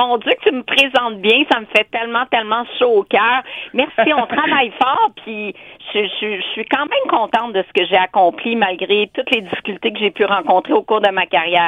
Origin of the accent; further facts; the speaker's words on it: Hull, Quebec, Canada; born there; Je suis née à Hull. J'ai étudié à l'Université d'Ottawa, donc j'adore la région.